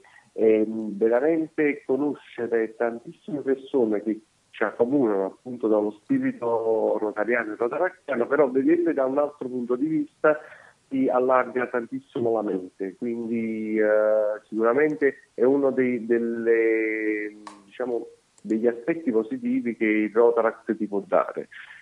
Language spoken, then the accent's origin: Italian; Naples, Campania, Italy; sicuramente siamo tutti quanti del sud. Sono napoletano, doc